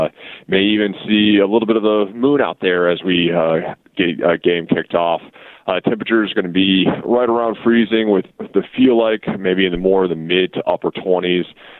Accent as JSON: {"language": "English", "town": "Columbus", "region": "Ohio", "country": "United States", "lives_now": "Pittsburgh, United States", "said": "I'm originally from Columbus, Ohio, but with the meteorology profession, we kind of go all over the country."}